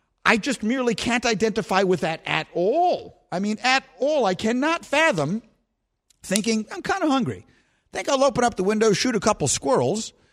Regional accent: New York City, New York, United States; I grew up on Bleecker Street in LaGuardia Place. If I walked out the front door of my apartment and I would walk to school, this is a true story. I lived 29 blocks from where I went to high school.

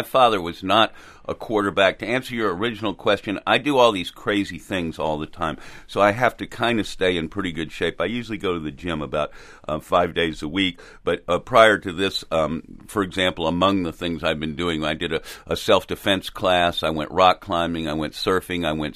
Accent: Texas, United States; Well, I'm actually from Texas.

